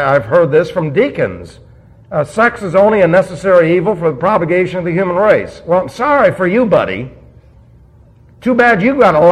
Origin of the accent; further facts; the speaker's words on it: New York City, New York, United States; Remember, I'm from New York City, so I don't know anything about those things.